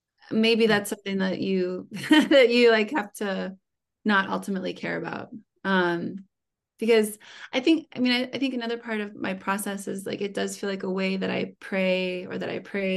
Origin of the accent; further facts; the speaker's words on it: Youngstown, Ohio, United States; So I guess it's very Appalachian, and I grew up in Youngstown, Ohio, which is at the tip, you know, of Appalachia.